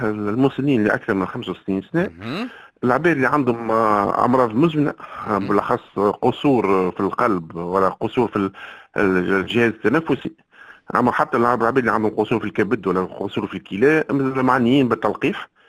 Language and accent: Arabic; Tunisia; معناها احنا عندنا في تونس أفكار غالطة